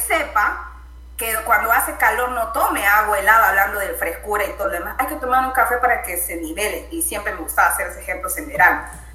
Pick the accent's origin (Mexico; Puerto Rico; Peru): Peru; Amazon; bueno, yo soy charapita, selvática